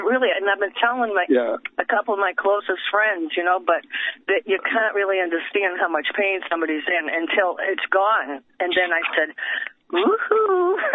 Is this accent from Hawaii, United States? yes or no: no; Massachusetts, United States; The only thing I can complain about is, well, I'm from Massachusetts, and there's trees all over the place